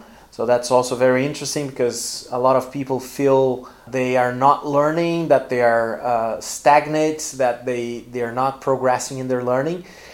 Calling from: Porto Alegre, Rio Grande do Sul, Brazil; English is a second language

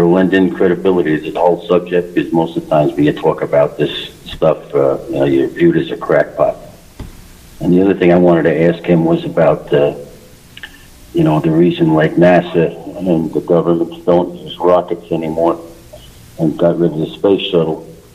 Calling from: New Jersey, United States; from New Jersey.

